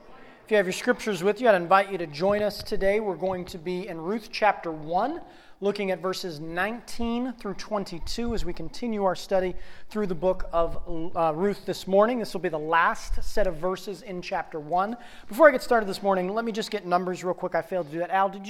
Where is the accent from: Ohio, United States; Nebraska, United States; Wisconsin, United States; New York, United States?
Ohio, United States; Mentor; growing up in Mentor, Ohio, most 6th, 7th grade boys played bantam football for the community.